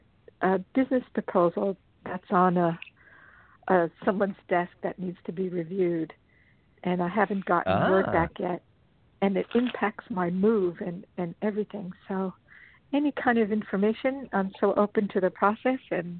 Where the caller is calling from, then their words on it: Los Angeles, California, United States; I'm calling from Los Angeles.